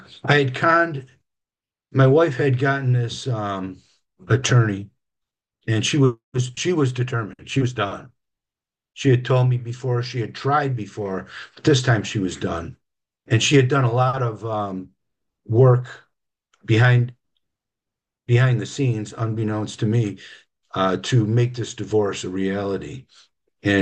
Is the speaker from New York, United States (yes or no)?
yes; Derby, New York, United States; I said, I'm from Derby.